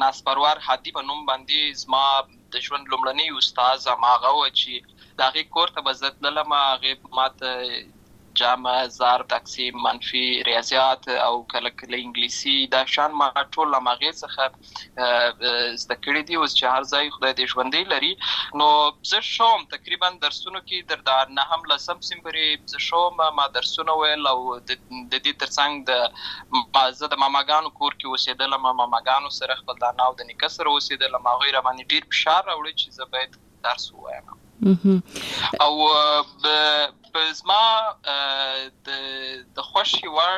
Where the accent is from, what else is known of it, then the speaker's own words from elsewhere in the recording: Lashkar Gah, Helmand, Afghanistan; also born or lived in Uruzgan; زه په اصل کې د اوروزګان ولایت یم، اما زه په هلمند ولایت لشکرګاه کې پیدا شوی یم، اما د لوی شوی یم او عملته مې ښوونځی لسته ده.